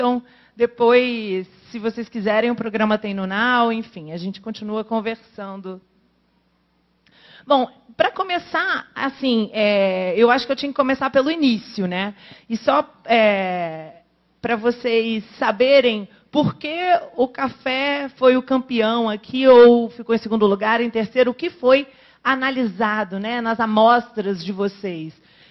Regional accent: Espírito Santo, Brazil; Eu sou capixaba, sou filha de produtor de café também

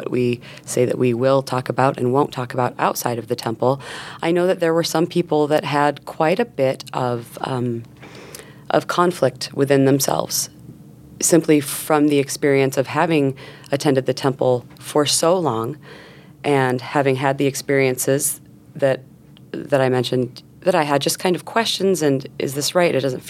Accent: New York, United States; I grew up in New York, and I also mentioned that I have stepchildren.

